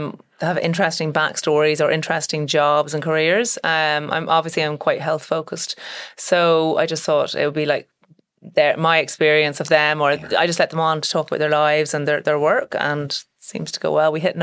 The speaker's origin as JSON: {"language": "English", "town": "Dublin", "region": "Leinster", "country": "Ireland", "tie": "born or raised there", "said": "I was born and bred in Dublin. My parents are from the north. So my dad is from Belfast and my mum was from Larne. And they moved down here when they got married around 1978. And then I was born in 1980."}